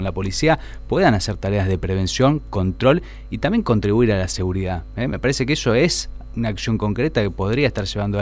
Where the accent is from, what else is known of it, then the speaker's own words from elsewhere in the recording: Rosario, Santa Fe, Argentina; antes que eso soy un rosarino. Antes que candidato, antes que político, yo soy un rosarino más de esta ciudad, una ciudad que vive una situación crítica en materia de seguridad.